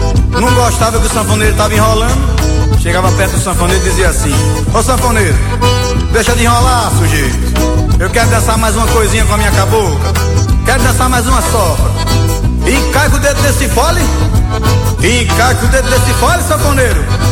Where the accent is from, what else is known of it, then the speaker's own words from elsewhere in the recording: Juazeiro, Bahia, Brazil; also born or lived in Petrolina; meu pai me carregava pra ver o forró lá em Juazeiro e Petrolina, onde eu fui criado, no Vale do São Francisco.